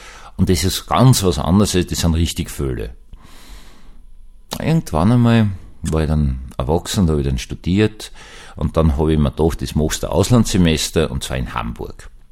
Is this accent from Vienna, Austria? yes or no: yes; Vienna, Austria; ich bin in Wien aufgewachsen.